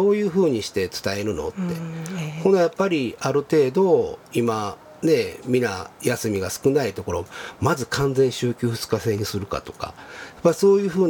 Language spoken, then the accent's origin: Japanese; Osaka, Japan; now in Kyoto, Japan; 僕大阪の出 で、はい、で京都に来て